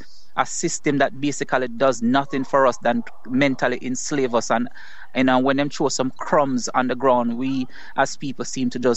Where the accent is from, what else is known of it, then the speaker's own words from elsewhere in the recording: Spanish Town, Saint Catherine, Jamaica; also born or lived in Kingston; I was born in Raytown, Kingston, and grew up in Spanish Town. I went to school at Tivoli Gardens High School in Jamaica.